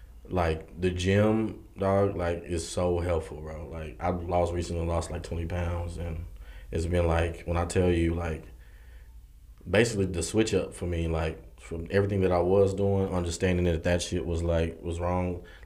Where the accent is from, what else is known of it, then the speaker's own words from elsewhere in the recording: Pflugerville, Texas, United States; I'm from Austin, Pflugerville to be exact. 6-0 in the building. But anyway, one thing I love about home is definitely the food, especially breakfast tacos.